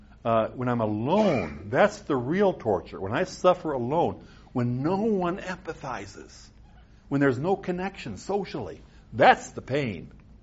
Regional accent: South Dakota, United States; I grew up in Little House on the Prairie in South Dakota. I've told you this story before. You know, we didn't have running water or electricity until I was halfway through grammar school.

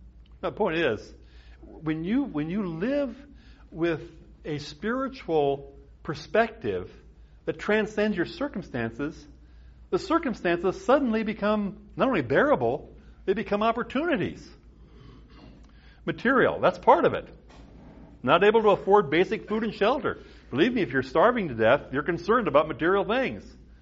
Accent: South Dakota, United States; I grew up in the Midwest on a farm. We had no running water, no electricity. South Dakota, the winters were very comfortable with an outhouse.

